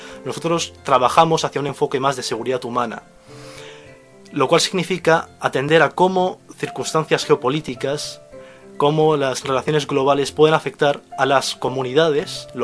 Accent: Spain; lo que ocurra en ciertas regiones del mundo nos puede afectar a nosotros como ciudadanos españoles, como consumidores españoles

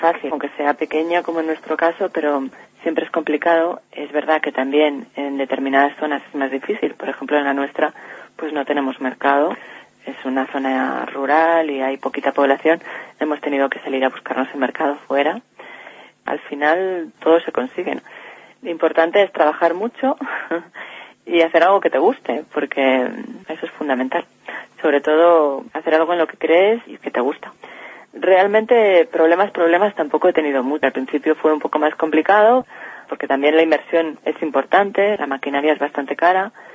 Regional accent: Alcorisa, Aragon, Spain; Yo soy de aquí, de Alcoriza, toda mi familia está aquí, y siempre he tenido bastante claro que quería quedarme aquí.

